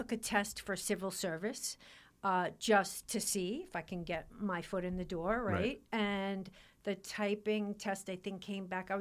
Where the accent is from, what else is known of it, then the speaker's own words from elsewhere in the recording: Bronx, New York, United States; now in Putnam Valley, United States; So I grew up in the Bronx, in the Pelham Bay section of the Bronx.